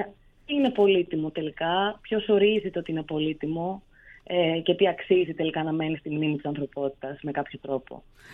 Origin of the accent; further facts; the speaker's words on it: Western Greece, Greece; εγώ κατάγομαι από τη Δυτική Αχαΐα. Επομένως, μεγάλωσα ακριβώς μπροστά στη θάλασσα